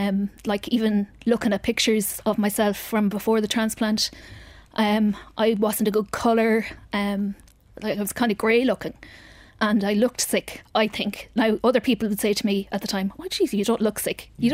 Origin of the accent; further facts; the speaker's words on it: Connacht, Ireland; Because I'm from Mayo, so I could have been in Mayo or I could have been anywhere.